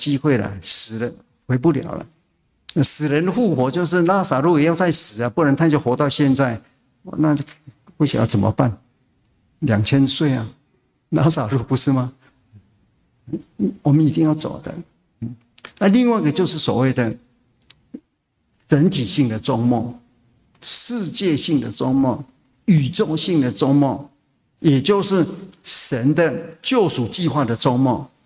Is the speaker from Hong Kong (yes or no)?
no; Taichung, Taiwan; moved away; 我是在台中教会长大，出国之前我是台中教会，